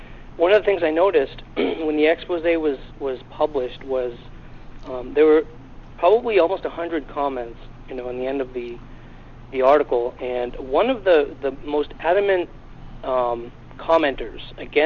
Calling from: Maine, United States; I'm calling from Maine.

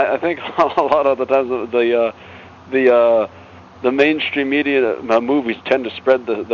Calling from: North Bay, Ontario, Canada; from North Bay, Ontario.

